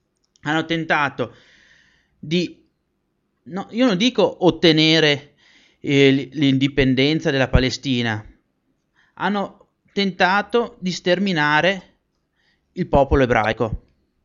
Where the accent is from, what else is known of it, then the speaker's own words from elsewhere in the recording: Veneto, Italy; se a noi come Veneti venisse data la possibilità di riproclamare la Veneta Serenissima Repubblica in anche solo una provincia dell'attuale Veneto, noi lo faremo.